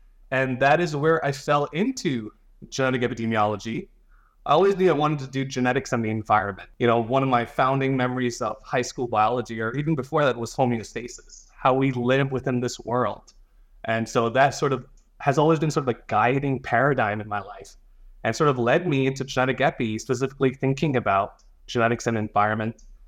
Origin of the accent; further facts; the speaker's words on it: Belize; So I'm originally from Belize. And so growing up, I lived in a small town and there was one elementary school, one high school.